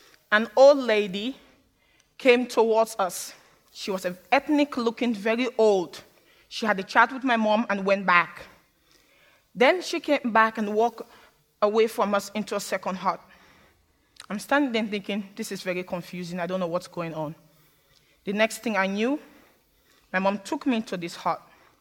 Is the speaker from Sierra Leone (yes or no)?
yes; Sierra Leone; born there; I was born in Sierra Leone.